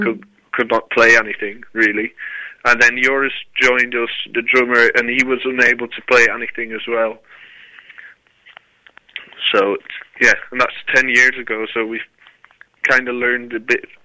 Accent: Rotterdam, South Holland, Netherlands; It's kind of like when we're from Rotterdam in Holland

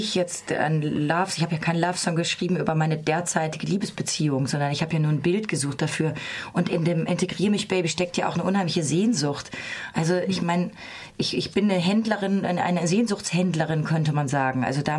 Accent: Bad Salzuflen, North Rhine-Westphalia, Germany; also born or lived in Hamburg / Freiburg; now in Berlin, Germany; Bad Salzuflen in Ostwestfalen, das habe ich schon fast wieder vergessen. Dann gibt es Hamburg, wo ich sehr lange gewohnt habe. Dann gibt es Berlin, wo ich jetzt seit 8 Jahren wohne.

